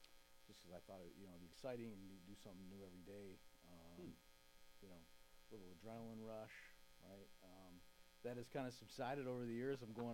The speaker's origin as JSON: {"language": "English", "town": "Racine", "region": "Wisconsin", "country": "United States", "tie": "born or raised there", "said": "I am from Racine, born and raised in Racine."}